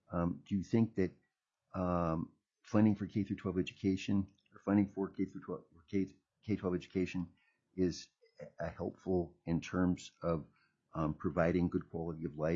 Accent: Anchorage, Alaska, United States; including in my hometown of Anchorage

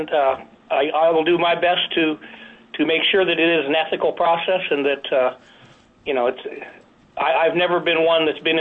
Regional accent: Dillingham, Alaska, United States; Well, I was born and raised in Alaska. I was born in Clark's Point, Alaska, and was raised part of the time in the town of Dillingham

